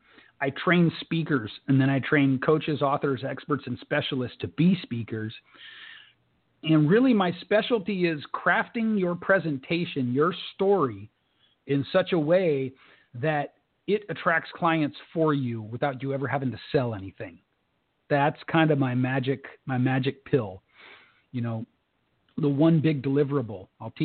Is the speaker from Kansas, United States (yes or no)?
no; California, United States; I promise you that for someone born and raised in California, which is maybe the highest level of economic opportunity in the world, I know what it's like to have nothing.